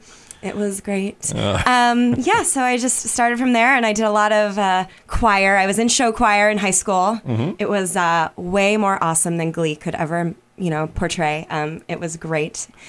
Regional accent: Carlsbad, California, United States; Oh, I grew up in Carlsbad, California, and I think I was about 8 or 9 when my mom took me to a community production of Annie.

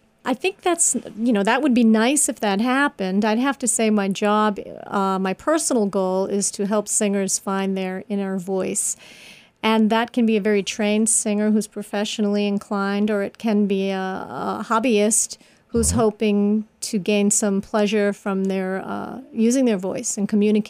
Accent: Westport, Massachusetts, United States; Well, I'm from Westport, Massachusetts, which is just around the corner from you, in a beautiful town where the cows meet the ocean, as they say.

